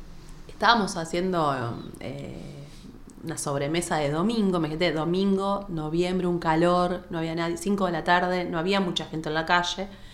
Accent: Ramallo, Buenos Aires Province, Argentina; me voy a ir a mi pueblo, a Ramallo

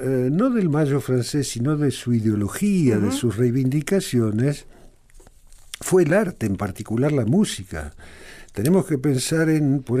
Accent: Rosario, Santa Fe, Argentina; yo soy rosarino

